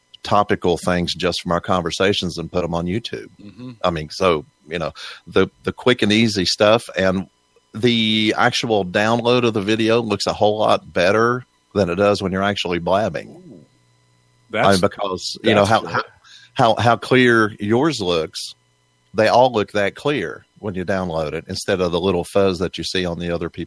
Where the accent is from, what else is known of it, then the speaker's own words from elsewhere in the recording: West Virginia, United States; I haven't found a single person from my home state in here, from the state of West Virginia.